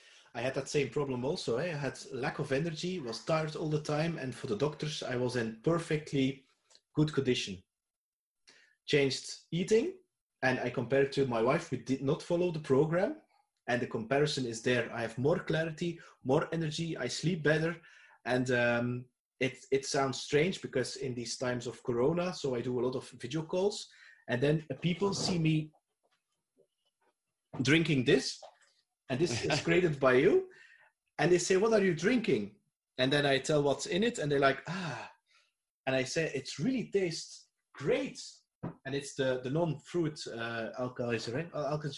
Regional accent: Belgium; English is a second language; Yeah, but I'm from Belgium, and the region where I live, it's very close

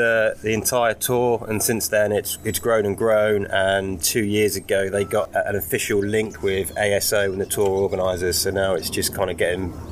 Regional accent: Berkhamsted, East of England, United Kingdom; I'm from Berkhamsted.

